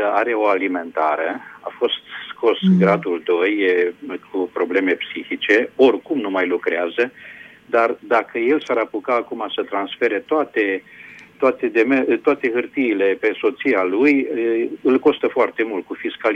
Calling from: Hunedoara, Hunedoara County, Romania; din Hunedoara

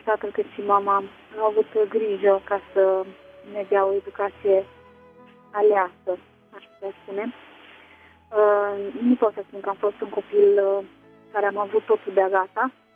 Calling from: Italy; Da, vă sunt din Italia, vă ascult pe internet.

